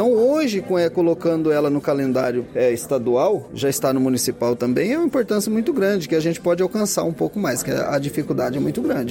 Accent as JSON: {"language": "Portuguese", "region": "Pantanal", "country": "Brazil", "said": "Eu sou meio assim, meio violeiro, meio caipirão da roça, meio pantaneiro"}